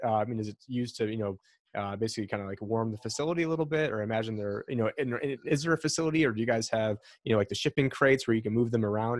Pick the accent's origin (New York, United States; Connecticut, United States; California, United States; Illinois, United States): New York, United States; Syracuse; Cause I'm originally from Syracuse, New York